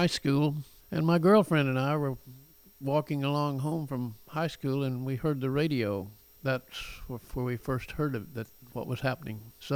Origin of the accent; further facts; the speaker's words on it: Byers, Oklahoma, United States; He said, I'm from Durant, Oklahoma. Where are you? I said, Byers.